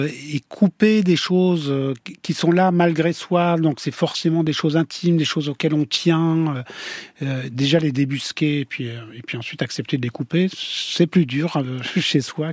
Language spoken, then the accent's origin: French; Wallonia, Belgium; Non, ce n'était pas Namur, c'était la campagne, c'était la province de Namur. Je suis né à Namur, mais j'ai grandi dans la campagne, quoi.